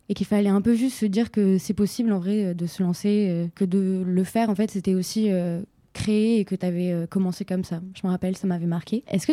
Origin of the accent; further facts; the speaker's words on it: Bordeaux, Nouvelle-Aquitaine, France; Moi, je viens de Bordeaux aussi.